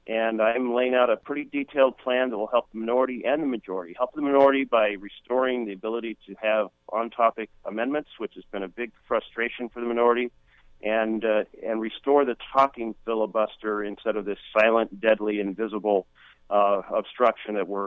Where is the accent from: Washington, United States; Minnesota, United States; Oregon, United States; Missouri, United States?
Oregon, United States; Roseburg; also born or lived in Myrtle Creek; My dad was a millwright. I was born in Myrtle Creek. Mill shut down. We moved to Roseburg, and then his jobs changed to Multnomah County.